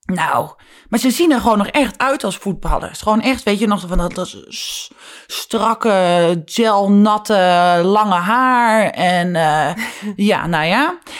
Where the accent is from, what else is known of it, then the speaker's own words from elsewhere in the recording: Netherlands; Ik had het idee, wij als Nederlanders... of wij als buitenlanders